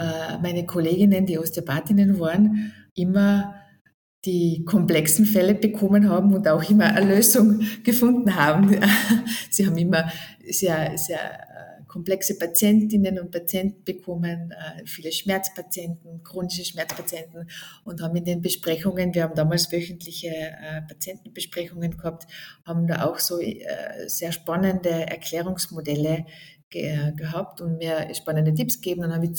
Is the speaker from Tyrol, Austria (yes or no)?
yes; Lienz, Tyrol, Austria; Ich bin aufgewachsen in Lienz in Osttirol, habe nach der Matura in Innsbruck an der Akademie für Physiotherapie damals die Ausbildung zur Physiotherapeutin gemacht. Das war schon 1998